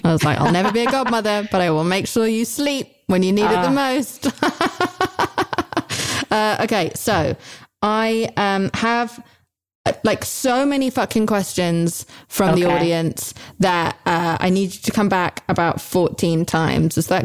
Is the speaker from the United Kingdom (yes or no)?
yes; United Kingdom; the old me, especially because I'm British, would have just been like, oh, well, best not to just, you know, say anything.